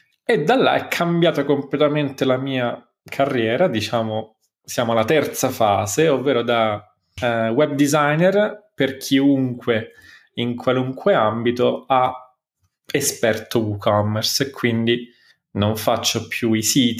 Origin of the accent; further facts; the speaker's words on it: Rome, Lazio, Italy; now in Ireland; finito in Irlanda a lavorare nei cantieri di costruzione delle strade. Da buon romano vado a costruire strade all'estero.